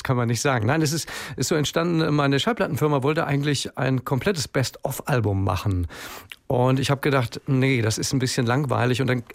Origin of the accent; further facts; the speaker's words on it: Lower Saxony, Germany; weil ich bin ja in Niedersachsen groß geworden.